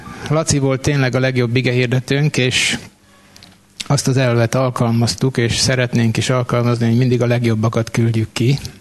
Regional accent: Békés, Hungary; Egy városból származtunk, én is békési vagyok. A szüleim mind a két oldalról

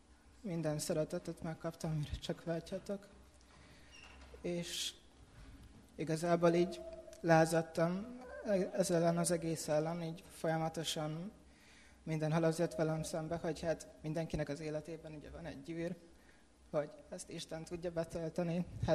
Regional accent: Budapest, Hungary; also born or lived in Zalaegerszeg; now in Budaörs, Hungary; Hát lassan már 8 éve, hogy Budaörsön élünk, így a családommal. Apukám lelkész volt Zalaegerszegen, én ott születtem, már a 3. gyerekként. És 10 éves voltam, amikor úgy döntöttek, hogy felköltözünk Budapestre.

